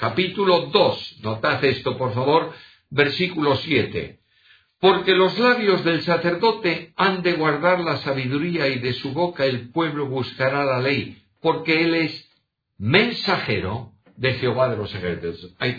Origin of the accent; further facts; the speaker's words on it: Galicia, Spain; first language Galician; Spanish is a second language; los que vivimos en Galicia y somos gallegos de origen, en nuestras casas se hablaba el gallego. De manera que hemos aprendido el gallego, no tanto en la escuela, hoy se estudia en la escuela, sino por nuestros padres.